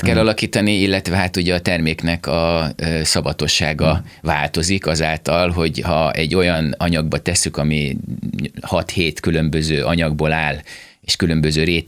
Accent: Hungary; én magyar vagyok

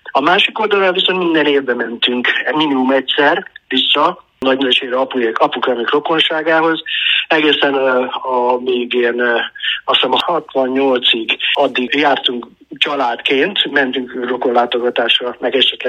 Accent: Székely Land, Romania; A neveltetésem nem merült ki abba, hogy én székely vagyok

